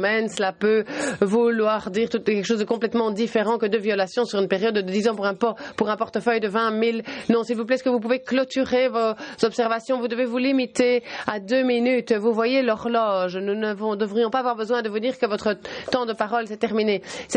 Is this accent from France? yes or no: no; Bulgaria; French is a second language; je viens de Bulgarie